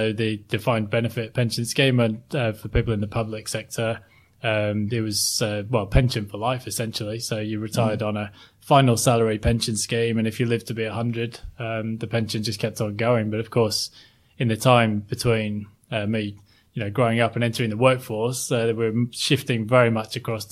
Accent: Sheffield, Yorkshire and the Humber, United Kingdom; you wouldn't know it today from my relatively well-spoken accent, but I grew up in South Yorkshire, a place called Sheffield.

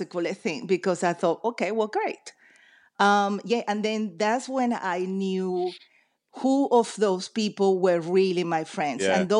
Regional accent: United States; when I grew up in the States. Having lived with a Jewish family

